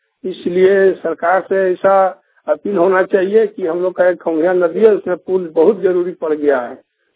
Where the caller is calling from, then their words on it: Vishnugarh, Jharkhand, India; ग्राम मनमो, थाना विष्णुगढ़, जिला हजारीबाग, झारखंड।